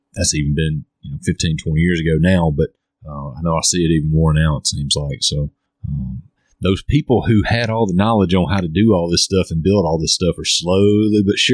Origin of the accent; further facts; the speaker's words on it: United States; where I grew up in the Delta, that's the place to stop and go to the bathroom.